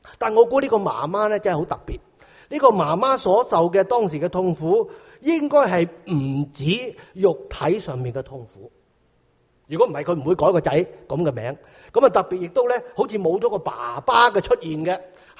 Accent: China; 即是我哋中国人改名都好讲究啊

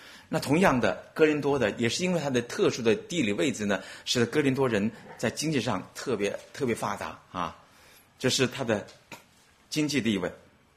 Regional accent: Wuhan, Hubei, China; 我是中国的武汉人，我是武汉人，我生长在武汉那个地方。

